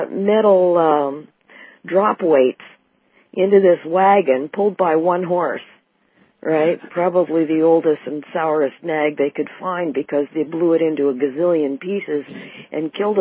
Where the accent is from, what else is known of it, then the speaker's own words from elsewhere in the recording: Canada; That's one of the prides of being Canadian, and it always has been.